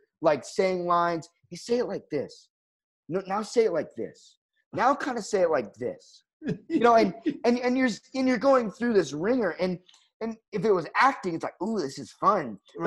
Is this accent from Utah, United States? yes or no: yes; Provo, Utah, United States; From Provo, Utah.